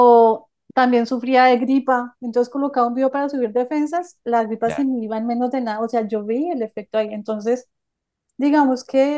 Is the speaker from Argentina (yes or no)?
no; Bogotá, Colombia; porque yo soy de Bogotá, crecí en Bogotá